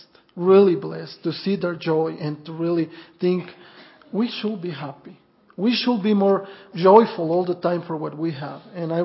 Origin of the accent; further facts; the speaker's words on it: Mexico; English is a second language; I grew up in Mexico, but this is a little bit different from where I grew up.